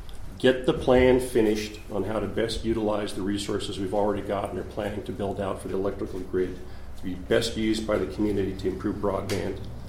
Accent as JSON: {"language": "English", "town": "San Juan Island", "region": "Washington", "country": "United States", "said": "from San Juan Island."}